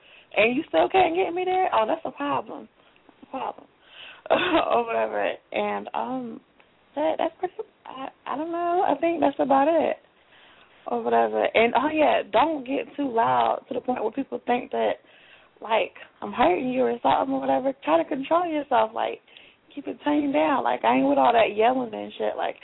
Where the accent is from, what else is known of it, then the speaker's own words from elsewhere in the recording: Raleigh, North Carolina, United States; I'm from North Carolina. I'm from Raleigh, North Carolina.